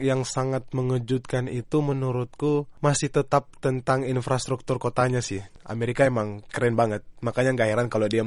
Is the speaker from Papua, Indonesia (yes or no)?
yes; Jayapura, Papua, Indonesia; Asal saya dari Jayapura, Provinsi Papua, Indonesia.